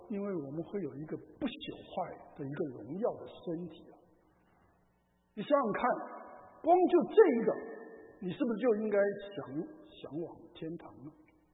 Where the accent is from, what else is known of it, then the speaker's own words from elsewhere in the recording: China; 因为我们中国人会送红包走后门